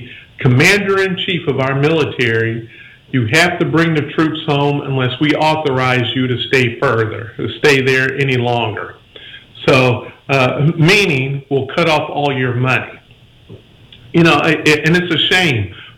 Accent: Pensacola, Florida, United States; I'm from the Pensacola, Florida area.

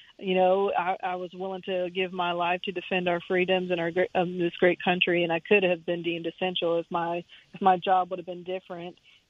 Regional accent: Jacksonville, Florida, United States; also born or lived in Japan; I enlisted right out of high school. I'm from from Jacksonville, Florida. So graduated from Forest High School.

